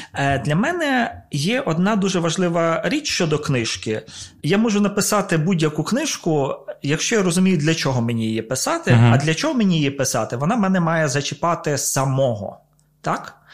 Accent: Ivano-Frankivsk Oblast, Ukraine; Я з Косівського району, і у нас є такі відомі села, як Космач і Шешори

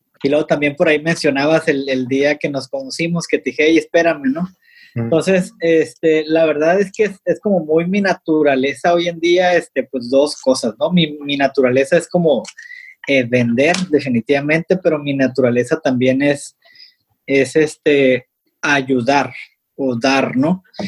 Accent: Mexicali, Baja California, Mexico; now in Tijuana, Mexico; Soy de Mexicali, pero tengo como 30 años acá.

